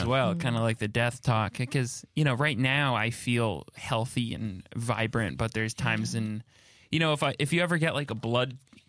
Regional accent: Seattle, Washington, United States; Place called Garfield in Seattle.

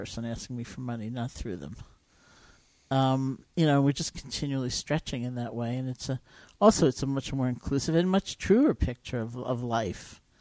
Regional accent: New York, United States; I'm a New Yorker. I couldn't bear to do that.

